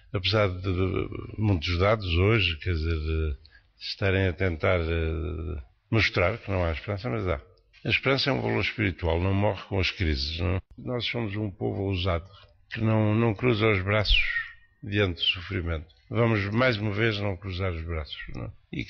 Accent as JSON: {"language": "Portuguese", "country": "Portugal", "tie": "born or raised there", "said": "Deve ser um caso único em Portugal, onde eu nasci, onde eu fui batizado, onde descobri a vocação sacerdotal. Tirando o período em que estive no estrangeiro por motivos de estudos, sempre vivi aqui"}